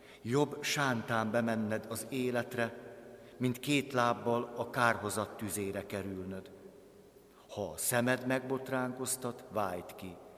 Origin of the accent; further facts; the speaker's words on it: Budapest, Hungary; 200 méterre nőttem föl